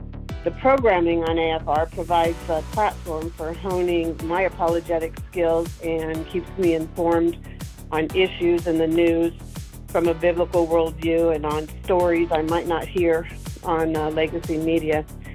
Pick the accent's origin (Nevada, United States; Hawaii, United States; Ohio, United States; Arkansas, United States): Arkansas, United States; Clarksville; from Clarksville, Arkansas.